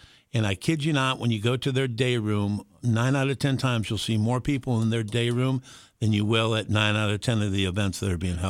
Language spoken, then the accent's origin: English; California, United States; it's the second largest boomer population in the country behind my home state of California